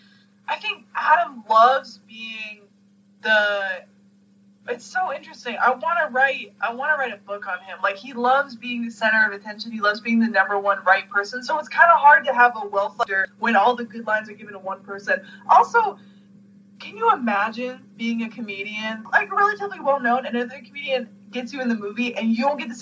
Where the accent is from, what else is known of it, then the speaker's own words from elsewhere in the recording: Canada; I would feel offended as a Canadian.